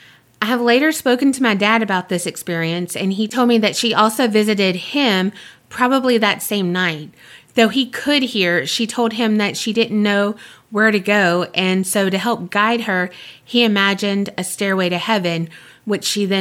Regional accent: Denmark; English is a second language; Before I tell you my story, I just want to say that you have reached the other side of the world. I'm from Denmark, and I'm super hooked on your podcast.

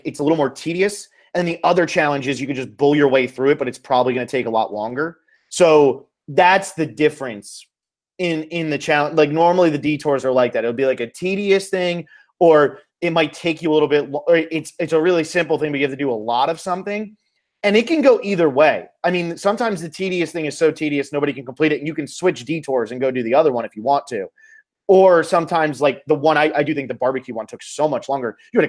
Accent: United States; Maybe I'm just assuming because I'm American.

